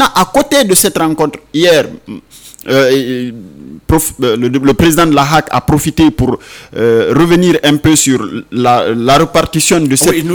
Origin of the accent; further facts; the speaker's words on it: Guinea; comme on le dit chez nous en Soussou